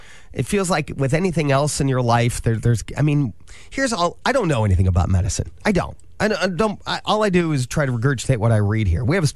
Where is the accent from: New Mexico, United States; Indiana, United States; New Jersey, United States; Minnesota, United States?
Indiana, United States; Angola; And my parents, I grew up in Angola.